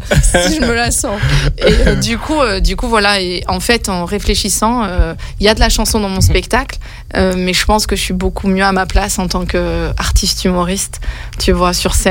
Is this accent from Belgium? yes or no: no; Valence, Auvergne-Rhône-Alpes, France; born there; now in Grenoble, France; je donne mon nom de scène. Je suis grenobloise depuis plus de 20 ans, parce que je suis née à Valence, mais je suis grenobloise depuis plus de 20 ans.